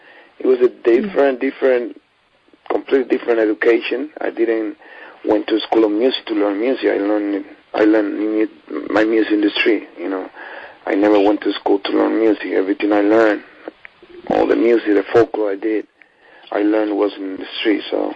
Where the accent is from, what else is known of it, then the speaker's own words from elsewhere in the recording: Cuba; now in New York City, United States; I grew up playing bata in Cuba, rumba and all